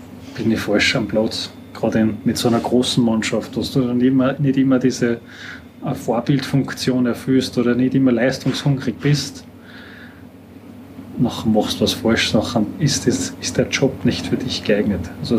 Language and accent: German; Hinterglemm, Salzburg, Austria; born there; bin ein Österreicher, also ein gebürtiger Hinterklemmer, also über den Berg drüber.